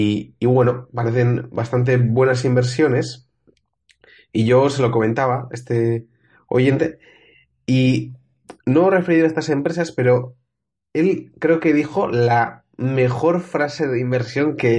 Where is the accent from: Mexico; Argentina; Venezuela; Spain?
Spain; San Sebastián, Basque Country; Yo soy de San Sebastián, pero me voy a pasar por Madrid